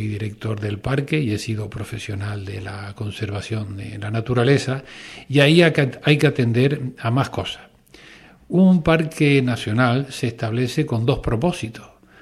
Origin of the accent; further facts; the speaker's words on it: Canary Islands, Spain; como canario y como español, es un parque nacional, debemos de sentirnos orgullosos.